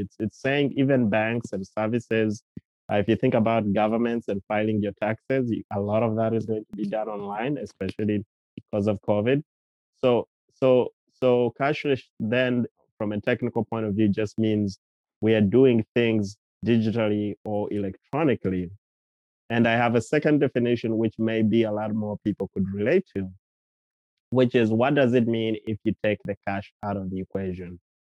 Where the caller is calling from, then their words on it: New York City, New York, United States; Calling from New York City.